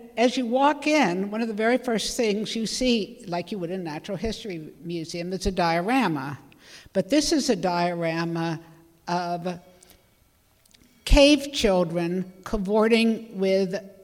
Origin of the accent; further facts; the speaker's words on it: Pittsburgh, Pennsylvania, United States; When I was a kid growing up in Pittsburgh, we were told what these were about.